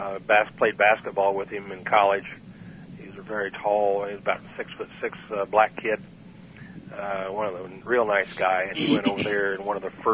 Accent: Wellington, Kansas, United States; I was born in February of 1941 in Wellington, Kansas, which is in the southern part of the state. Grew up in the southern Sumner County, the county south of the Wichita area. Grew up on a farm.

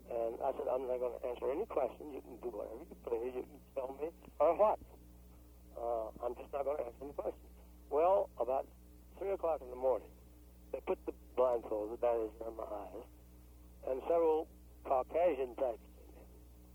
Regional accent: Honey Grove, Texas, United States; I came from Honey Grove, Texas.

